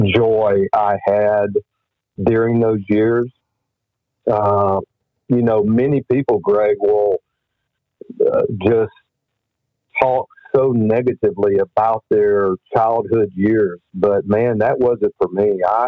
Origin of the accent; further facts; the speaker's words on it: Sylacauga, Alabama, United States; And, just born and raised in Sylacauga. Man, went to Pinecrest and East Highland and Sylacauga High School, graduating in 1984.